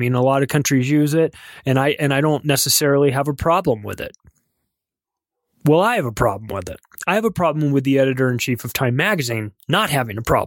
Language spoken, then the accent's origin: English; United States; And, you know, propaganda is, as an American, you think of propaganda in the image that comes in your mind is Russia